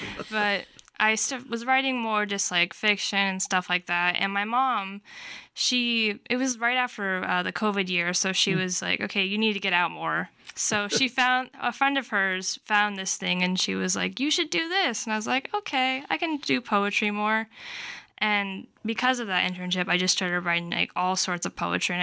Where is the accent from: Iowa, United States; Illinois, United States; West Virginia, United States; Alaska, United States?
Iowa, United States; Davenport; I'm from Davenport.